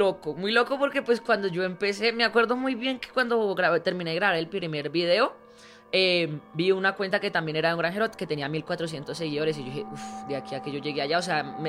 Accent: La Vega, Cundinamarca, Colombia; soy de La Vega, pero sí. Al lado de La Vega, que es un pueblo muy cerca a la capital de Colombia, para el que no lo conozca, queda otro pueblo que se llama San Francisco.

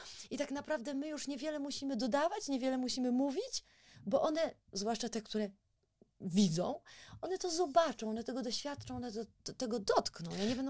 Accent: Warsaw, Masovian Voivodeship, Poland; o pracowni plastycznej pani Basi Szydelskiej na Żoliborzu w Warszawie. Ja pamiętam, bo tam całe moje dzieciństwo spędziłam w tej pracowni.

